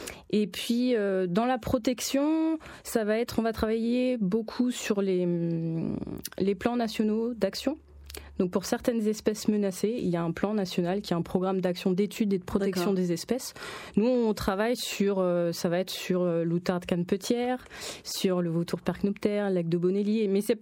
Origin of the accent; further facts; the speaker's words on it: Île-de-France, France; Moi j'ai grandi en Seine-et-Marne, oui. Près de Fontainebleau.